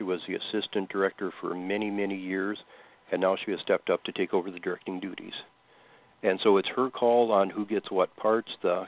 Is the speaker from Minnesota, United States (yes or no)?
yes; Westbrook, Minnesota, United States; I'm from Westbrook personally, that's about 15 miles.